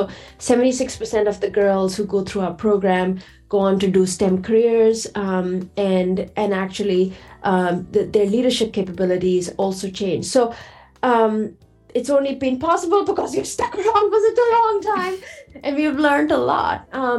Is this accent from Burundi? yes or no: no; India; now in United States; I grew up in India